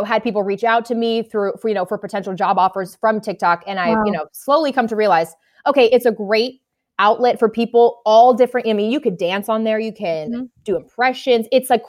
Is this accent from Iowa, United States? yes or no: no; Washington, District of Columbia, United States; when I moved back to my hometown of DC, I found a local radio former radio personality turned podcast host.